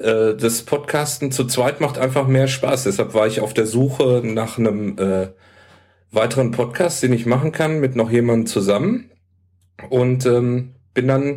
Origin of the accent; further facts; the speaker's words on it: Hamburg, Germany; ich komme aus Hamburg, wohne jetzt seit 7 Jahren hier, bin verheiratet, habe 3 Kinder im Alter von 10, 12 und 19 Jahren